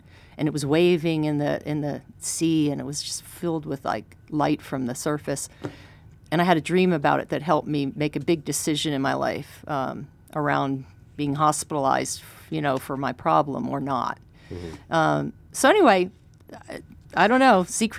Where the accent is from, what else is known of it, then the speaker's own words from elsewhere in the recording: New Jersey, United States; As a kid, I used to walk along the Jersey Shore, New Jersey, because I'm from New Jersey, and we'd spend a couple weeks on vacation every summer.